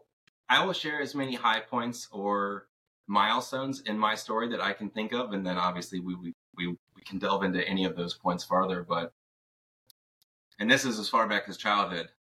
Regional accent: Ohio, United States; now in Houston, United States; I'm down here in Houston, born and raised in Ohio, went to college in Indiana.

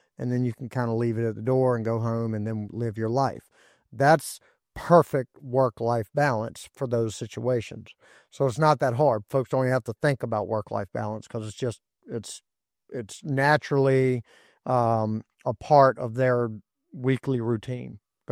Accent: Surry, Virginia, United States; they have a nuclear power plant here in my hometown of Surrey, Virginia.

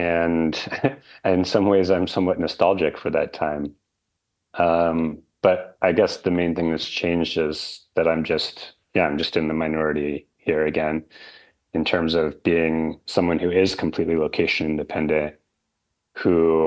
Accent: New England, United States; I grew up in part in New England in September and October when the leaves change

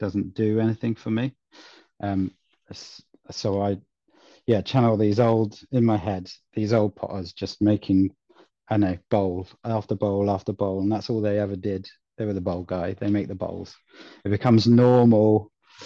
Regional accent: South West England, United Kingdom; I'm from North Devon

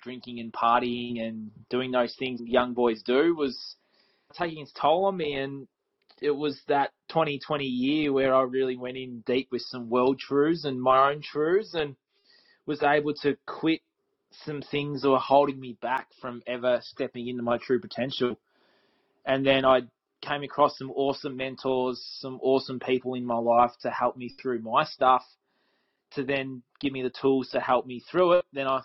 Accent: Australia; So I'm Australian.

